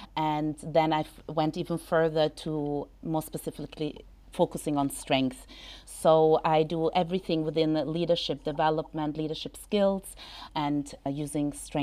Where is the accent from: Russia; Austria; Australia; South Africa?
Austria; also born or lived in Israel / England; now in United States; Yeah, so basically I was born in Israel. I grew up in Austria. I lived in England, and now I live in the United States.